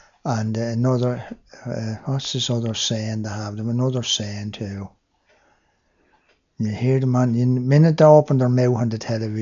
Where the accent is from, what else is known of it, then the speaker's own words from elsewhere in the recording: Leinster, Ireland; They all think I'm from Wicklow. But I do leave it, so I hate to say I'm from County Dublin.